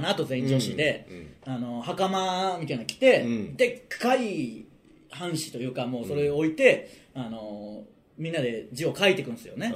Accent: Okayama, Japan; 岡山にもまた帰ってまして、

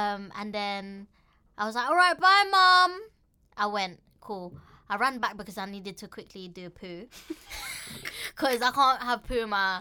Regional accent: London, United Kingdom; Brother, we're from East London.

